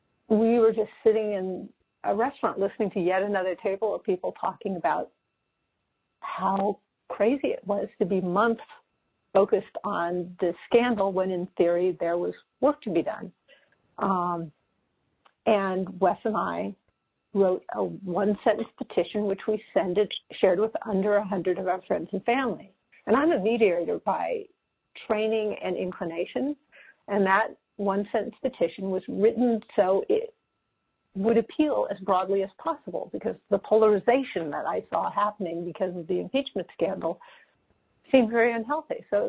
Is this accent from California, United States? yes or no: yes; Berkeley, California, United States; Now, I was born in Berkeley, California. I grew up here. I lived some other places in my 20s, but this is where I live in my home.